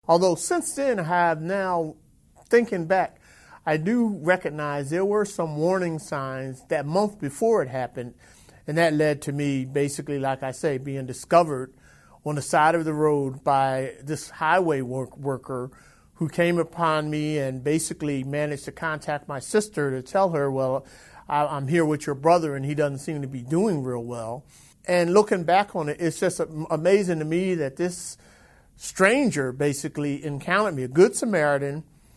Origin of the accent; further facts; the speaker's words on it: Philadelphia, Pennsylvania, United States; I had an East Coast vacation where I spent some days in Philadelphia, my hometown